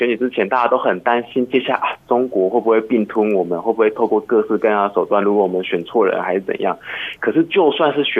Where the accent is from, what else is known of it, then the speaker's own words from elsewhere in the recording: Taiwan; 如果当我们台湾人想要好好的在我们这个土地上面安身立命